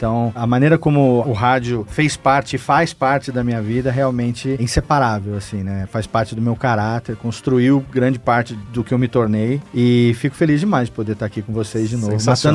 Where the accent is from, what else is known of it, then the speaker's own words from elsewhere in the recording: Serra Negra, São Paulo, Brazil; moved away as an adult; eu sou do interior, sou de Serra Negra, né? Uma cidade pra qual eu voltei já tem 10 anos, depois de ter ficado 20 fora de lá. E saí de lá com 18. A minha família toda daquele interior lá.